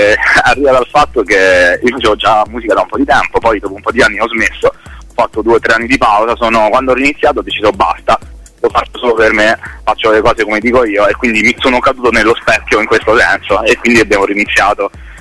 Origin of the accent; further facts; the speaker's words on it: Rome, Lazio, Italy; now in Turin, Italy; io sono romano ma vivo a Torino